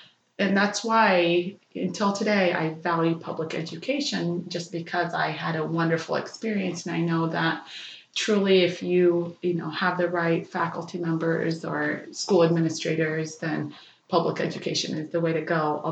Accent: Stillwater, United States; It reminds me of my hometown of Stillwater.

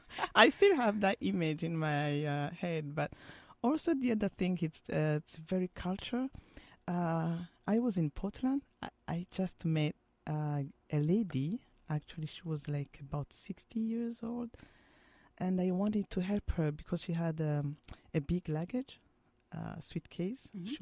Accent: Burundi; first language Kirundi; English is a second language; Yeah, we speak Kirundi, actually. That's our native language. And we speak Swahili and French.

